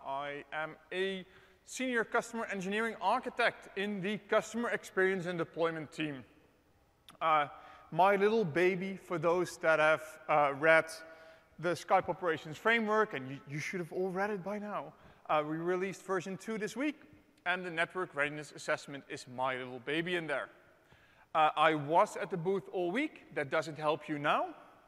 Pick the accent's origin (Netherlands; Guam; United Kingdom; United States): Netherlands; English is a second language; So I'm from the Netherlands.